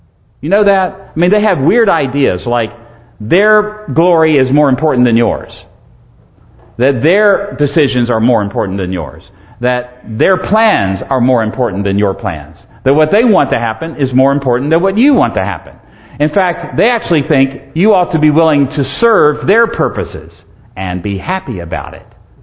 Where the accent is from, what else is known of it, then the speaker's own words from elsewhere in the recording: Virginia, United States; Now, I come from Virginia, south of the Sweet Tea Line.